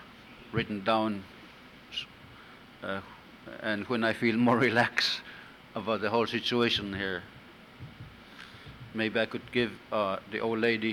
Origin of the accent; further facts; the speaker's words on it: Hooper Bay, Alaska, United States; When I was a young lady, I grew up in Hooper Bay.